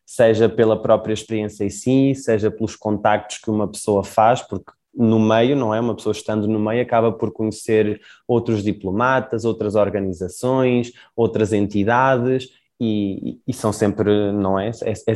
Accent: Leiria, Portugal; moved away; Sendo português e vindo de uma cidade que nem é uma metrópole, eu sou natural de Leiria, então de por si também é uma cidade também relativamente pequena, e vim para uma capital latino-americana

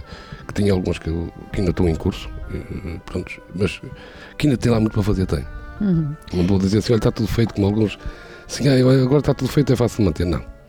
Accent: Oliveira São Pedro, Norte, Portugal; eu sou da Oliveira São Pedro

